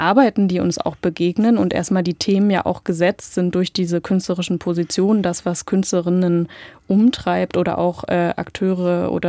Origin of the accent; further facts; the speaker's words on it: Halle, Saxony-Anhalt, Germany; Übrigens wieder eine Erinnerung an meine Jugend in Halle.